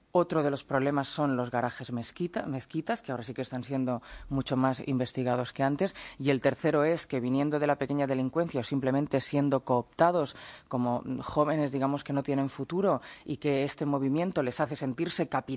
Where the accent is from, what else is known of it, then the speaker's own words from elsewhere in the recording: Catalonia, Spain; como catalana